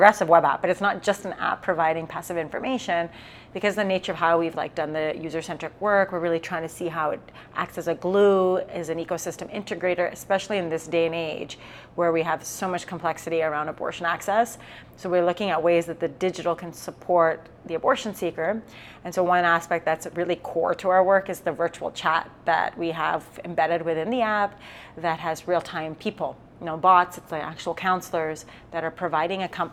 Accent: Canada; I'm Canadian.

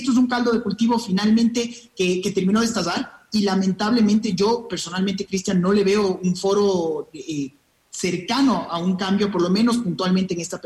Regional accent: Ecuador; como ecuatorianos, termino con esto diciéndote que creo que tenemos que ser muy pragmáticos

